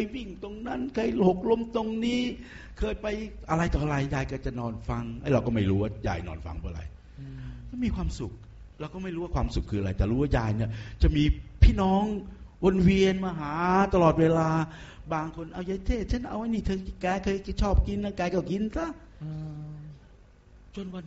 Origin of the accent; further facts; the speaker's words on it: Bangkok, Thailand; เราภูมิใจเราเป็นคนกรุงเทพมหานครเกิดที่นี่เกิดศรีราชซะด้วยซ้ำ